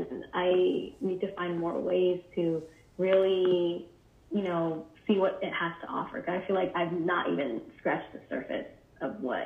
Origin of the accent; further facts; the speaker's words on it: New York, United States; some of my friends that have never been to an art gallery who've been born and raised in New York as well